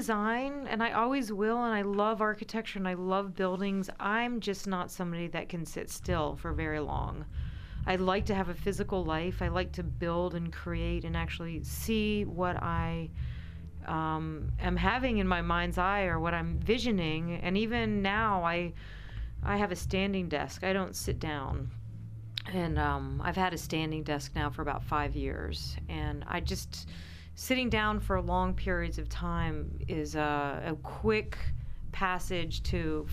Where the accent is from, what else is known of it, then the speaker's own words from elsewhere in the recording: California, United States; also born or lived in New Jersey; now in Richmond, United States; No, I'm not from Richmond. I actually was conceived in London. and born in New Jersey, and 3 weeks later was off to California. But I ended up in Richmond in 91